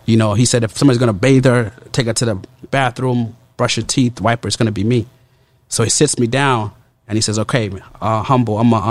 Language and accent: English; Uganda; But so I'm born and raised in Uganda.